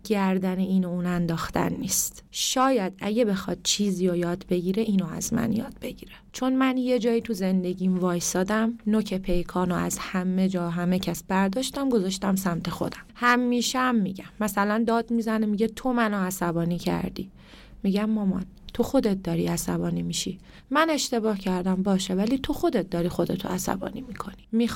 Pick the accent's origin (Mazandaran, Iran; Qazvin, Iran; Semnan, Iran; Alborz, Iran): Alborz, Iran; Karaj; also born or lived in Rasht; فرهنگ من گیلانیم، خودم زاده رشتم و کرج بزرگ شدم